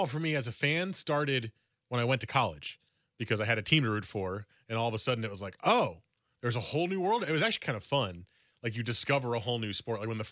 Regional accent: Northeast, United States; It's very different than, like, the Southeast. College football, like, doesn't really matter out there when I grew up.

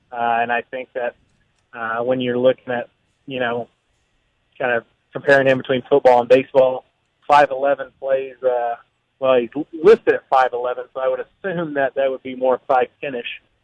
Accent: Stillwater, United States; growing up in Stillwater, going to college there

